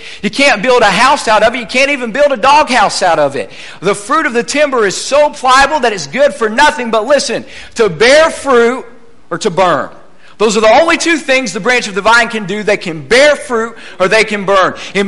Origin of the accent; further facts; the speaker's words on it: Midland, Texas, United States; I'm from Midland, Texas, and growing a garden in West Texas is not generally a good idea.